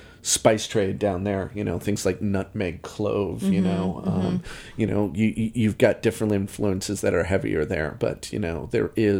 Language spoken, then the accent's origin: English; New York, United States; So as a New Yorker, it's great because you realize that a lot of that vocabulary I grew up with, they grew up with even, you know, more intense.